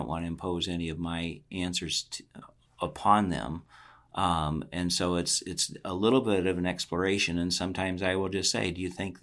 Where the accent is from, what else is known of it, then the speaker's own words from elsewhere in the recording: Cedar Rapids, Iowa, United States; also born or lived in Missouri; Born and raised in Cedar Rapids and then moved to Missouri for the college experience and then back here.